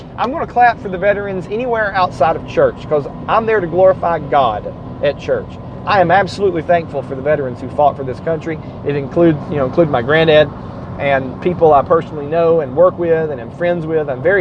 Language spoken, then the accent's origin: English; Tennessee, United States; I'm like, number one, I'm in Georgia. I'm from Tennessee. I'm not a Yankee. I'm not rooting for the Federals here. My state was on the other side of the people singing this song.